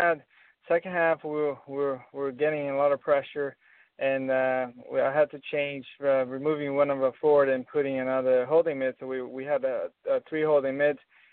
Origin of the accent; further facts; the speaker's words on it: The Villages, Florida, United States; Let's just bring this team to my hometown, which is the Villages, and.